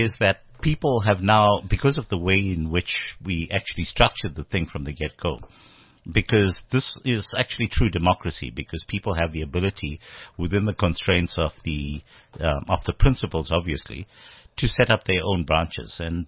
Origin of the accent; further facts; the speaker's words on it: South Africa; inherent goodwill that we have as South Africans.